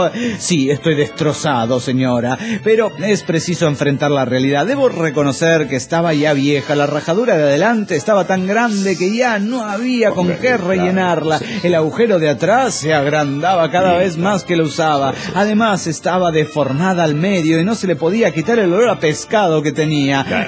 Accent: Coatzacoalcos, Veracruz, Mexico; Hola, tengo un chiste. … de Coatzacoalcos.

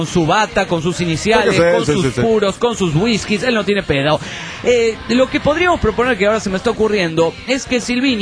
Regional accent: Misiones, Argentina; Hola, soy el gringo de Misiones Argentina.

